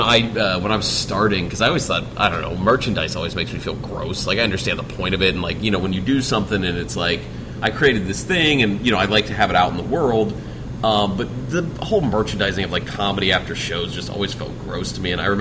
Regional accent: Ohio, United States; I'm from Ohio originally.

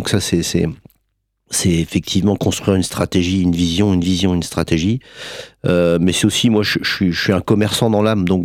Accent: Blois, Centre-Val de Loire, France; Et voilà, je suis né à Blois. Donc j'ai fait tout un parcours scolaire à Blois

